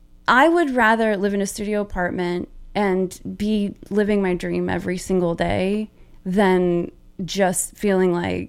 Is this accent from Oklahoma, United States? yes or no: yes; Oklahoma, United States; Growing up in Oklahoma and, like, having the desires that I had to, like, perform or do comedy